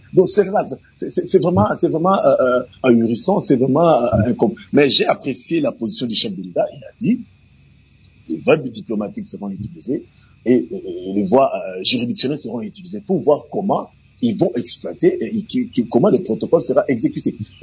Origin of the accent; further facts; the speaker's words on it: DR Congo; nous, la RDC, en tant que Congolais